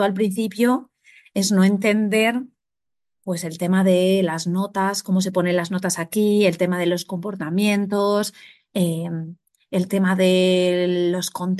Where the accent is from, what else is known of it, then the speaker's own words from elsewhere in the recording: Spain; Como ya somos de España y hemos estado en España, pues ahora venimos pues para como meternos a lo bestia en otra cultura diferente